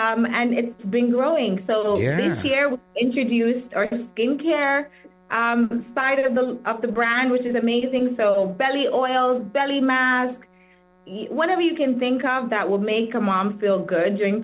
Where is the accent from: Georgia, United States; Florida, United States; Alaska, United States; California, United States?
Florida, United States; Miami; also born or lived in Jamaica; now in Dubai, United Arab Emirates; No, so I was born in Jamaica and I grew up in Miami and now I live in Dubai. I always say made in Kingston, packaged in Miami, exported to Dubai.